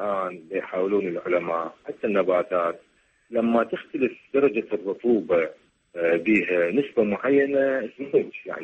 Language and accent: Arabic; Iraq; الأشجار والحيوانات الموجودة عندنا بالعراق وحتى بالمنطقة متكيفين إلى درجات حرارة عالية